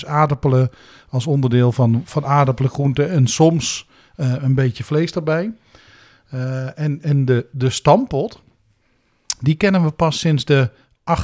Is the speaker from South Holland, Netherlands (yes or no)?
no; Venlo, Limburg, Netherlands; dat betekent dat in het zuiden waar ik vandaan kom, net de aankondiging van de boerenbruidsparen voor de carnaval is geweest. En dat heet, in Venlo heet dat het boerenmoosbal.